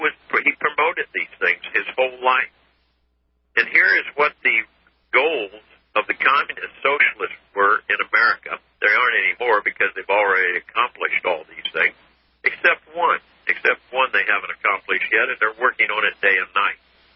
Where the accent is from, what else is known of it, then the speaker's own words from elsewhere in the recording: Washington, District of Columbia, United States; born there; I was born in Washington, D.C.